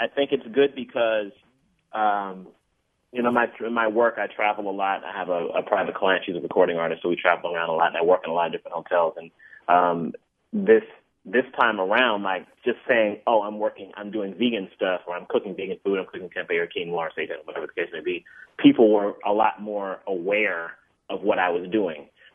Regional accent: Tacoma, Washington, United States; born or raised there

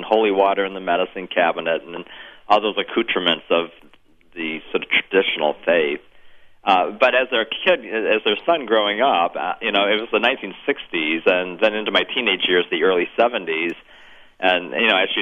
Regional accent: Michigan, United States; moved away as an adult; We both had gotten jobs down in Florida. We're from Michigan. We were working in Western Michigan, right across the lake from you there in Wisconsin.

